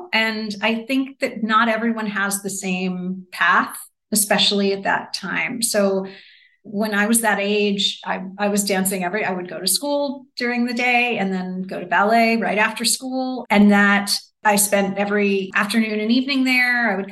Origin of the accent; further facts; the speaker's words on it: New Jersey, United States; now in Chicago, United States; I'm from New Jersey.